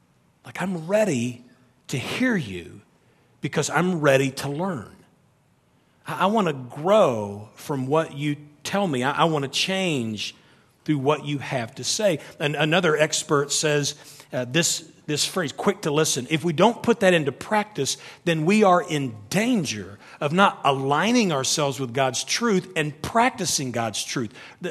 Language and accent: English; the South, United States; I was raised in the South, and my mom and my sisters speak so slowly.